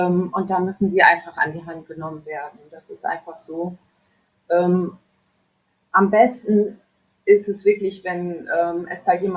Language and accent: German; Lower Saxony, Germany; aber vorher war ich in Farel. Ich komme eigentlich aus Friesland und bin vom Land.